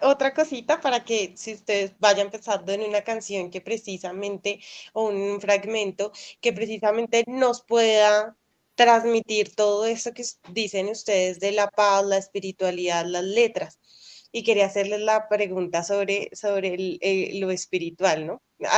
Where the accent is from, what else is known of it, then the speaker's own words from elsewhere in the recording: Colombia; que es la que tenemos en su mayoría como colombianos y colombianas.